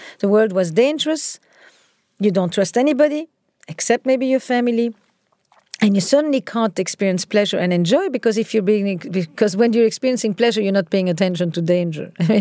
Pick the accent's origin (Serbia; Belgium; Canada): Belgium; Antwerp, Flanders; So I grew up in Antwerp, in Belgium